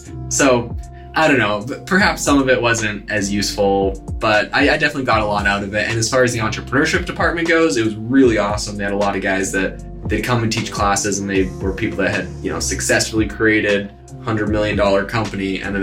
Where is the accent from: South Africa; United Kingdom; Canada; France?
Canada; now in Arizona, United States; I'm originally from Canada.